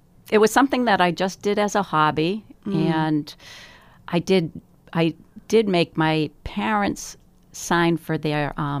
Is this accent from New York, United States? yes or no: no; Westwood, Massachusetts, United States; I grew up in Westwood.